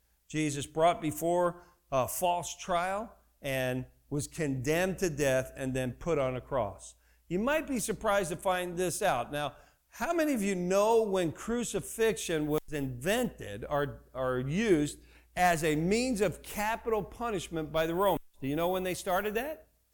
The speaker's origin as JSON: {"language": "English", "region": "New Jersey", "country": "United States", "tie": "born or raised there", "said": "All right, you know, I grew up in New Jersey. I'm going to give you a little bit about myself."}